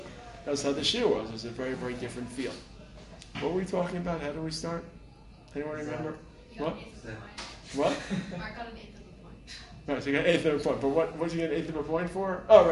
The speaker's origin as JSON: {"language": "English", "town": "Brooklyn", "region": "New York", "country": "United States", "tie": "born or raised there", "said": "I should stop recording because I grew up in Brooklyn."}